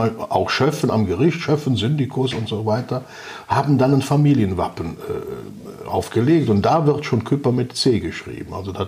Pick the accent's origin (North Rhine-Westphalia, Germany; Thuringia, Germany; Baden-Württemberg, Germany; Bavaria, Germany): North Rhine-Westphalia, Germany; Bergisch Gladbach; ich bin auf der Schelsig geboren, also nicht in Köln, sondern im Kölner Umland, Bergisch Gladbach Herkenrath, gehörte damals zu Bensberg. Deshalb wohne ich auch immer noch hier. Herkenrath ist ein Ort weiter. Ich wohne jetzt in Bergisch Gladbach Sand